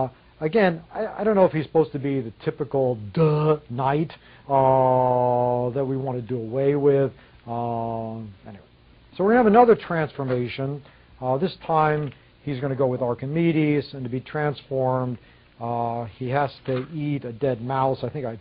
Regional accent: Long Island, New York, United States; So where I grew up on Long Island, our standard tides were 8.5, 9 feet. And so I lived on a street with a private beach, and we keep our boat moored off the beach

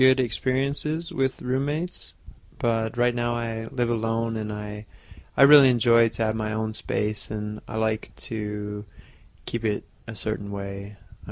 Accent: Seattle, Washington, United States; Maybe in my hometown it would be nice to have a house in Seattle

